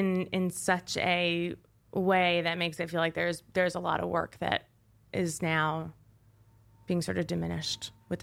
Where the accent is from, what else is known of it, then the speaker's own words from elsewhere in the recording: New York, United States; I'm from Westchester, New York.